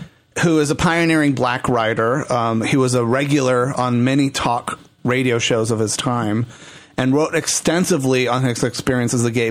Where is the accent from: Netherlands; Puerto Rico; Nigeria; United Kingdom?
Puerto Rico; now in United States; I come from Puerto Rico.